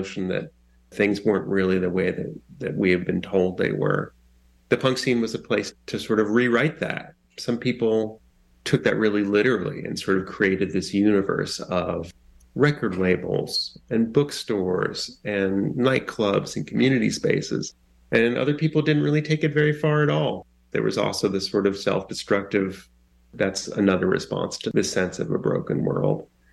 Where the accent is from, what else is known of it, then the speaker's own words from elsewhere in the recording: Washington, District of Columbia, United States; I grew up in Washington, D.C. and got into music very early